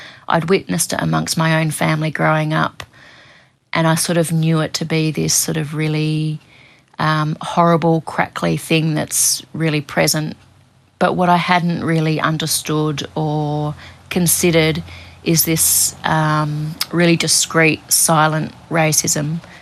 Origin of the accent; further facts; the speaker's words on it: Robe, South Australia, Australia; also born or lived in Subiaco; now in Pebbly Beach, Australia; So I was born in Subiaco in Western Australia, and we moved around a bit, but the place I grew up mostly was in Robe in southeast Australia, which is like a small, well, it was a small fishing village, and now it's quite a major tourist town.